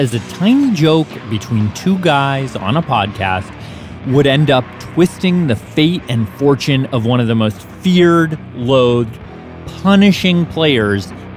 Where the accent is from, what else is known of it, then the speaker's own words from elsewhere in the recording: Mississauga, Ontario, Canada; now in Los Angeles, United States; Yeah, I'm from Mississauga.